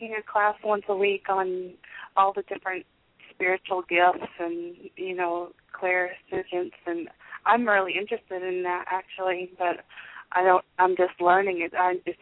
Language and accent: English; Lubbock, Texas, United States; I grew up in Lubbock.